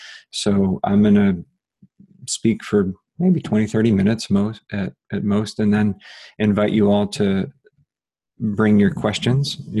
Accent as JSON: {"language": "English", "region": "Ohio", "country": "United States", "tie": "born or raised there", "said": "So I'm American, European ancestor, German, English, Irish ancestry, early colonizers, settlers to North America from Pennsylvania. And then I grew up in Ohio. I live in Western North Carolina now"}